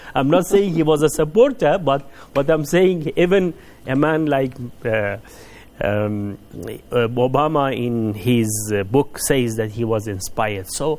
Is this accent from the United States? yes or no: no; Iran; I am from Iran